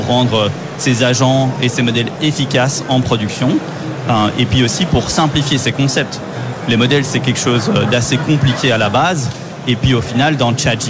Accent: Brussels, Brussels-Capital Region, Belgium; now in San Francisco, United States; Je suis belge. De Bruxelles. D'origine, oui. Et voilà. Maintenant, je vis aux États-Unis, ça fait 2 ans, à San Francisco.

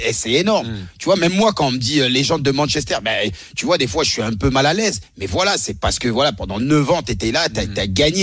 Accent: France; Ok, mais il y a un moment, les gars, on est Français.

